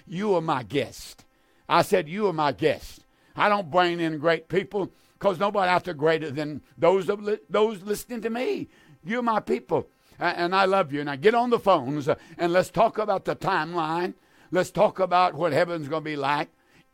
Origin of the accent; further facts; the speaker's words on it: United States; I'm an American. I love my nation. I love my nation. I'm American to the core.